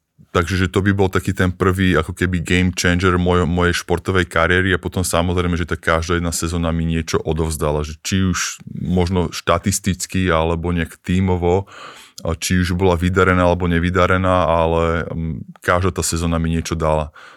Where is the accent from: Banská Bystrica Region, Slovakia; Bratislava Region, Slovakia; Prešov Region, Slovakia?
Bratislava Region, Slovakia; Pezinok; moved away as an adult; vyrastal som v Pezinku